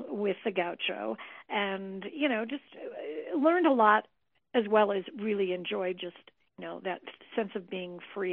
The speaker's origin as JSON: {"language": "English", "town": "Santa Fe", "region": "New Mexico", "country": "United States", "said": "I come from Santa Fe, where I'm at 7,200 feet already."}